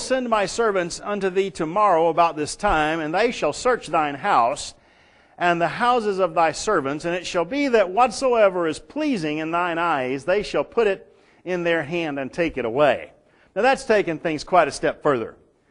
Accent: United States; As an American, that kind of speech wouldn't get very far with any of us.

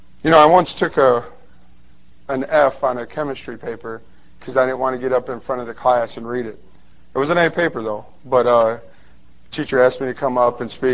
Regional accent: Lake Station, Indiana, United States; now in South Haven, United States; I grew up in Lake Station, Indiana. I'm from South Haven, Michigan now.

